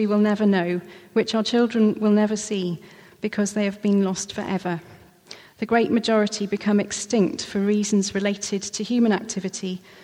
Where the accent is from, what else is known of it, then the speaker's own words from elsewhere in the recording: Swansea, Wales, United Kingdom; growing up in Swansea